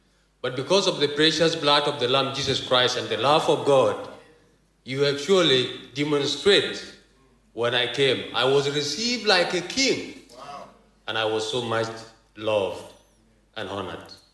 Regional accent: South Sudan; a village man from South Sudan

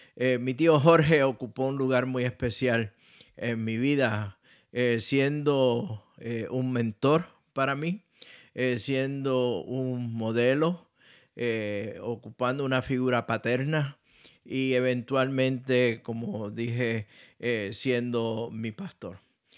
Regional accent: Puerto Rico; cerca de mi pueblo natal allá en Puerto Rico.

